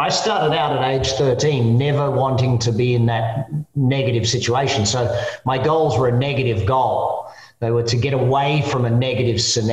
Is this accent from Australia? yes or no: yes; Adelaide, South Australia, Australia; also born or lived in Darwin, Australia; my parents, we moved from Darwin in Australia to Adelaide in Australia.